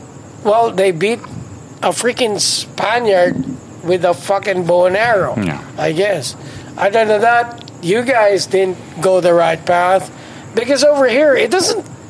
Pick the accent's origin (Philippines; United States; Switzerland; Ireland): Philippines; Mindanao; We're from Mindanao.